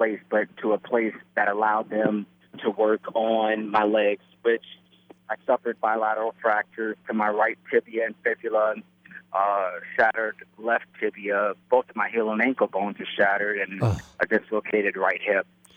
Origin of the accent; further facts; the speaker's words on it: Matteson, Illinois, United States; Well, I grew up in Matteson, Illinois, the south suburb, and then towards the latter part of my life, lived in West Loop.